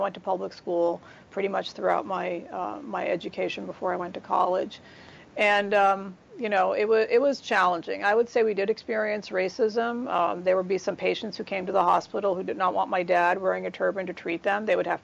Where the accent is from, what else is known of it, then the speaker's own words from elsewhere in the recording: New York, United States; So for me, growing up in the Bronx as a small child when I went to preschool, I thought everybody's dad wore, you know, something on their head and they had a beard.